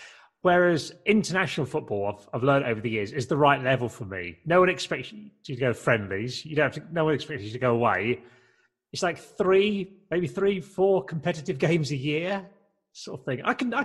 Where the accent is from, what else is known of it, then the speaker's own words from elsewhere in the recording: South East England, United Kingdom; I grew up in Kent in the 1980s